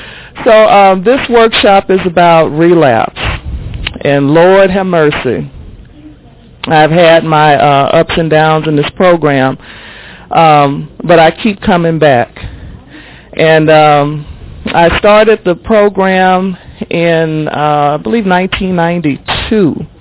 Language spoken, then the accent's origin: English; Texas, United States; now in California, United States; It was okay in my neighborhood. It was okay in the state. I came from Texas.